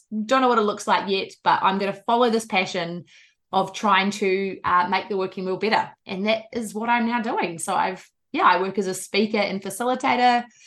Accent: New Zealand; also born or lived in Australia; so I'm a New Zealander, you can tell.

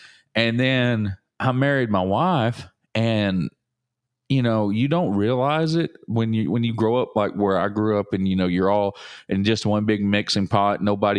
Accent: Alabama, United States; Everybody down here was like in Northwest Alabama, we were all in this together.

